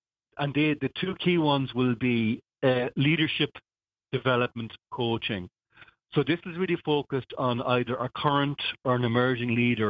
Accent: Wexford, County Wexford, Ireland; As you know, I'm from Wexford and it's the place, my happy place. I have a lot of relatives still in Wexford.

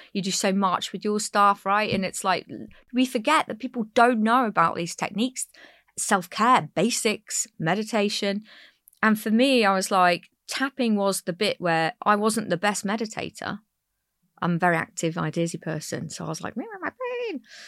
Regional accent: South West England, United Kingdom; So I grew up in the West Country and my previous career was in the Big Smoke in London.

